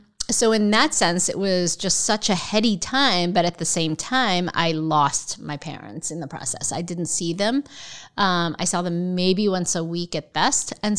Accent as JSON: {"language": "English", "region": "Seoul", "country": "South Korea", "tie": "born or raised there", "said": "I grew up in Seoul, South Korea, and we were really, really poor. I was an only child. My parents and I lived in one room. We had no indoor plumbing."}